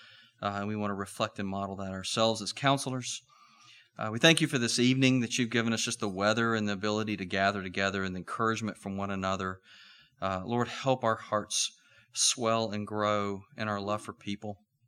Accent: Huntsville, Alabama, United States; I'm from Huntsville, Alabama. So I didn't have to drive very far.

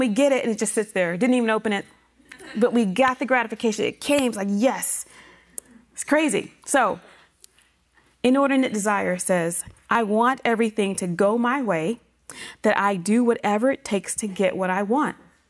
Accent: the South, United States; I'm from the South.

